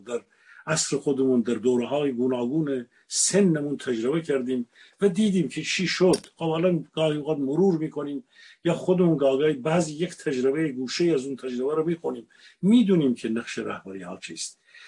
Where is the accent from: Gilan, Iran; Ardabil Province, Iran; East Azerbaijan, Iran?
Gilan, Iran; Rasht; also born or lived in Tehran / Shiraz / Karaj; من 10 سال، 12 سال از عمرم رو از تقریبا آغاز دهه 50 تا سالهای 62-63 در تهران بودم و در خیلی از جاهای شهرهای دیگر ایران بودم، در شیراز بودم، در شهر خودم شهرستان رشت بودم، در کرج زندگی کردم.